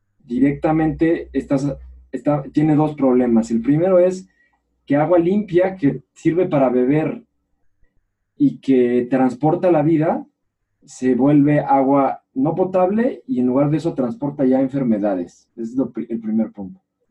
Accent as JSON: {"language": "Spanish", "country": "Mexico", "said": "como mexicanos"}